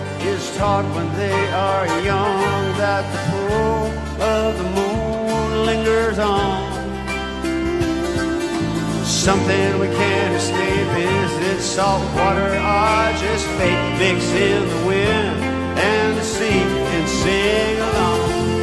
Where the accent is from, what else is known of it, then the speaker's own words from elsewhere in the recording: Gulf Coast, United States; As a lot of you know, I grew up on the Gulf Coast between New Orleans and Mobile